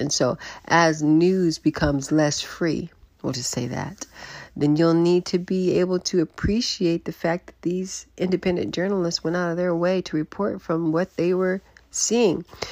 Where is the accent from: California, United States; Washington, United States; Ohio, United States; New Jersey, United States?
California, United States; Los Angeles; Oh, I'm from Los Angeles. Sorry, guys. You might not be aware of that news.